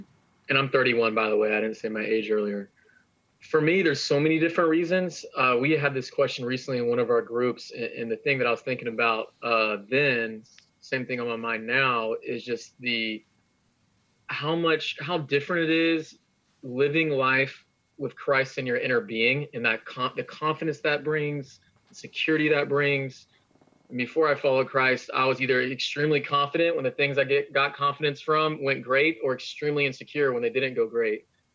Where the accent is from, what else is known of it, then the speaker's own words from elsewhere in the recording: Atlanta, Georgia, United States; And I'm born and raised in Atlanta.